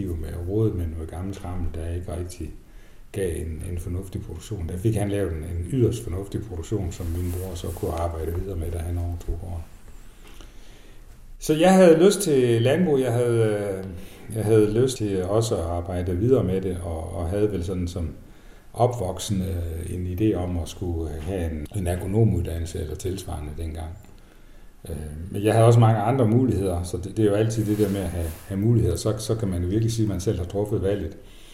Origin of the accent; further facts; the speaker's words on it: Vildbjerg, Central Denmark Region, Denmark; born there; Jeg er født nede ved Vildbjerg, her mellem Holstebro og Herning, på en ganske almindelig gård, med begge forældre hjemme på bedriften